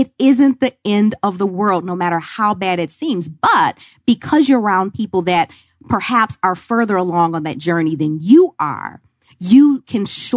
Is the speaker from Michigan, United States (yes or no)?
yes; Michigan, United States; I'm in Michigan. Growing up in Michigan, you're just taught you go work for a good company.